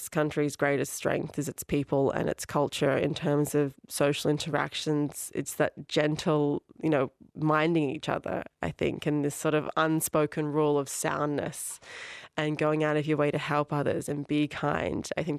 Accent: Sydney, New South Wales, Australia; when I grew up in Australia to an Irish parent, we have this thing in my part of Sydney, which is a mostly immigrant community. So all my friends' parents were something. All of us were the firstborn Australian sort of generation.

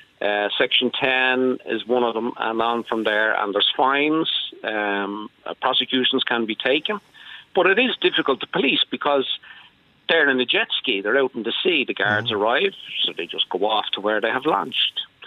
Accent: Dublin, Leinster, Ireland; I'm from the Donegal end of Ballyfermot.

